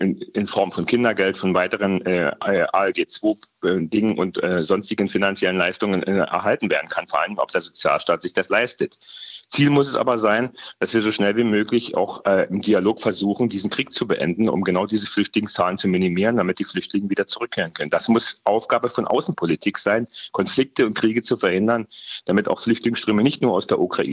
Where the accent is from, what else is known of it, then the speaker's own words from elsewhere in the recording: Lusatia, Germany; ich komme aus der Lausitz und wir sehen es hier